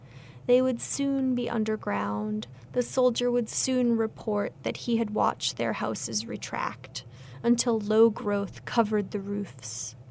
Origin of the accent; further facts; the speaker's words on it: Lowell, Massachusetts, United States; also born or lived in Russia / London / Barcelona / Athens, Georgia; I'm from Lowell, Massachusetts. I grew up in a Polish-American family, which prompted my interest in Russian in college and graduate school. I've lived in Russia and London and Barcelona.